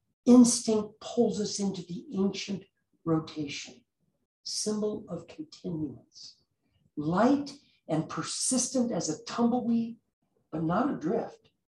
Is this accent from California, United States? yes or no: no; Wyoming, United States; I saw a bumper sticker once in my home state of Wyoming on a great big pickup truck.